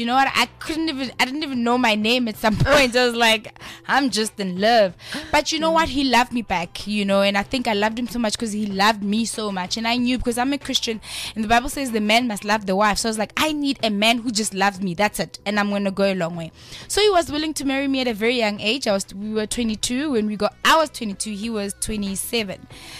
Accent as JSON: {"language": "English", "town": "Mamelodi", "region": "Gauteng", "country": "South Africa", "said": "Look, we're from Mamelodi and the guys there."}